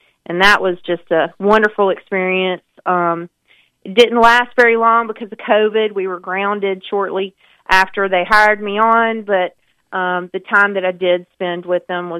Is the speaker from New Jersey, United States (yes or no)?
no; Montgomery, Alabama, United States; now in Huntsville, United States; I grew up in Montgomery, and I moved to Huntsville in 1998 to pursue a master's in psychology